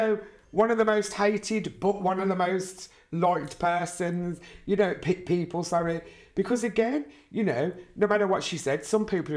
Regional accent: Ireland; I'm Irish for God's sake, do you know what I'm saying?

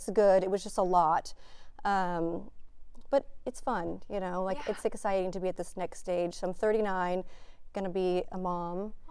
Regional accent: Houston, Texas, United States; I'm from Houston, and so I would only stay in Houston.

